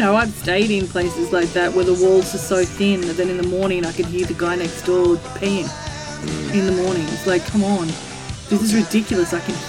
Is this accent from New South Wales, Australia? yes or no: yes; Bathurst, New South Wales, Australia; It's personal for me because I grew up in Bathurst. I was there in 74 when this was all happening.